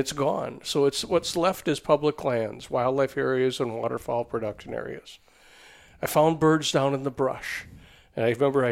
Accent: Sauk Centre, Minnesota, United States; Yeah, well, I grew up in a small town called Sauk Center.

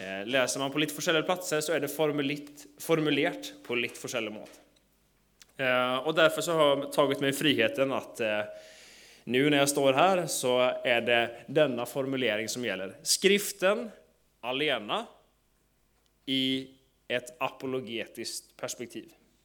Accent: Gothenburg, Västra Götaland County, Sweden; Jag är född och uppvuxen i Göteborg i Sverige.

